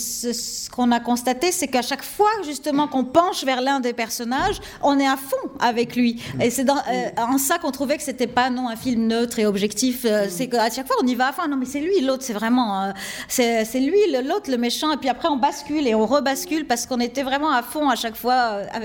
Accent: Lebanon; de se placer à la fois en tant que Libanais

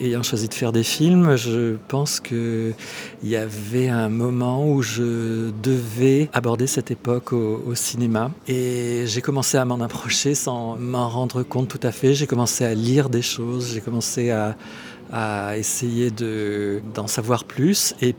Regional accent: Oujda, Oriental, Morocco; born there; je suis né en 1958 à Oujda, au Maroc.

